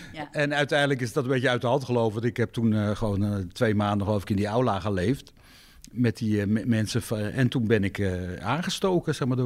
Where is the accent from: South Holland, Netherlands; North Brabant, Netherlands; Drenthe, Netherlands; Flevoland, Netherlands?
South Holland, Netherlands; Vlaardingen; born there; Nou, ik ben in Vlaardingen geboren, maar dat is...